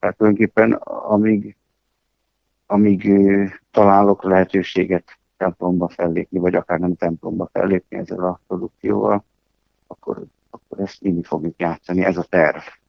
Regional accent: Tótkomlós, Békés, Hungary; Hát én Tótkomoson nőttem fel

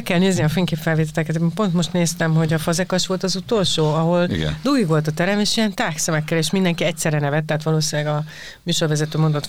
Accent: Hungary; Mi ezt nagyon jól csináljuk, magyarok vagyunk

